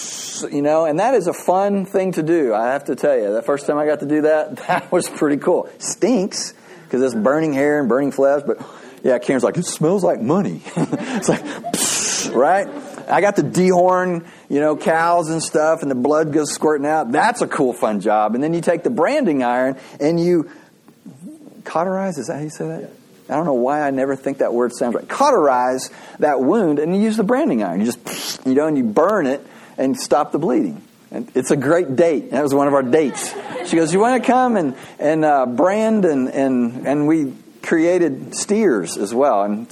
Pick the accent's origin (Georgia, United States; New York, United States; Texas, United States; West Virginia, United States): Texas, United States; Now, I grew up in Texas. Now, Texas is not the only place that has cattle, but there's a lot of cows in Texas.